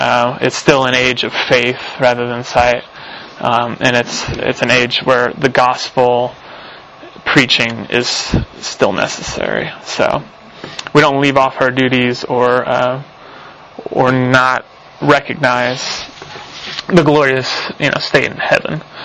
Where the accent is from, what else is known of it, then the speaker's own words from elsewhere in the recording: United States; You know, I'm American.